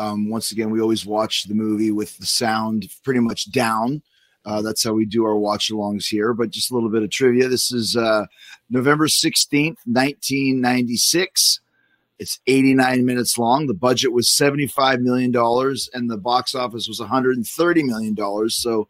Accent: United States; I'm American.

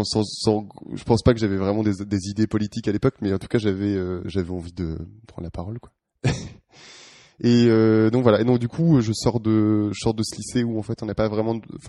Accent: Brittany, France; Je viens d'une famille rurale, enfin je suis originaire de Bretagne. Mon père est agriculteur, ma famille est plutôt dans le milieu médico-social

